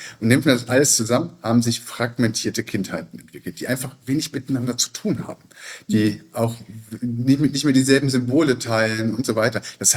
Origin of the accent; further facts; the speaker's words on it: Cologne, North Rhine-Westphalia, Germany; born there; sagen wir mal in meiner Geburtsstadt Köln